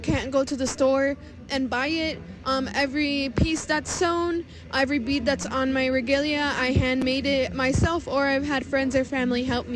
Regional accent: Lac du Flambeau, Wisconsin, United States; I am Bear Clan from Lac des Flambeaux, Wisconsin.

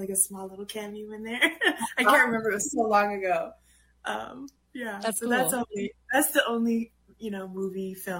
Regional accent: Leech Lake, Minnesota, United States; now in Grand Rapids, United States; I'm up from up north in Grand Rapids. I'm from Leech Lake.

